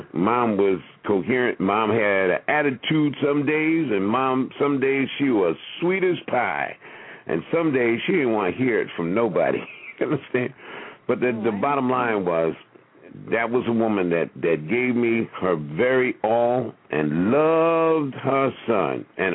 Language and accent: English; Amityville, New York, United States; I'm a guy from Amityville. Amityville got a bad rep with a lot of people.